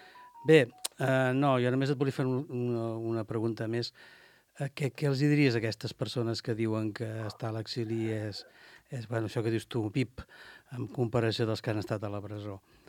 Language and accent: Catalan; Catalonia, Spain; Som els catalans, són tossuts, eh?